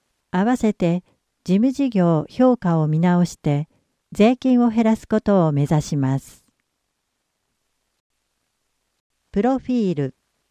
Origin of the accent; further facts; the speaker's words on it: Adachi, Tokyo, Japan; 生まれも育ちも足立区です。出身校、北鹿浜小学校、加賀中学校、足立新田高等学校。